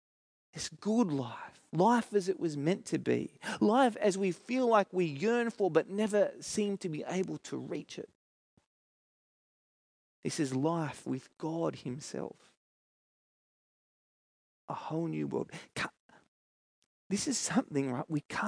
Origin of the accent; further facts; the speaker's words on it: New South Wales, Australia; also born or lived in Sydney; now in Adelaide, Australia; Some of you will know that I'm not a South Australian. I grew up in New South Wales, and as an outsider who's coming over here